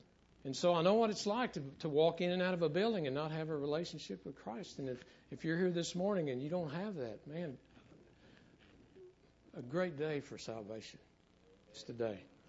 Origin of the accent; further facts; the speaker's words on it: Abilene, Texas, United States; I was 13 or 14 years old, and I grew up in Abilene, Texas, on Bridge Street.